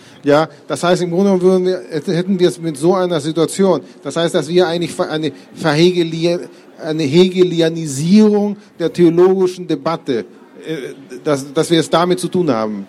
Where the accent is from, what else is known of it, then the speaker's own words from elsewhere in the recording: Chile; ich bin selber in Südamerika aufgewachsen und zwar in Chile. So, das ist in den 60er Jahren, das heißt, alles kommt dort etwas später